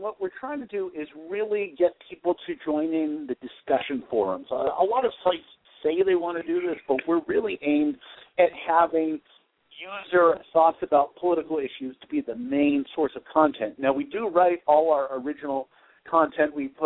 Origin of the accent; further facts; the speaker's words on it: California, United States; I started off as a local reporter in my hometown in Southern California.